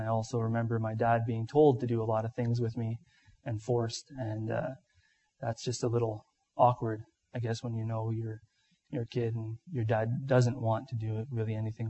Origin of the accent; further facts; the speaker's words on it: Timmins, Ontario, Canada; I was born and raised in Timmins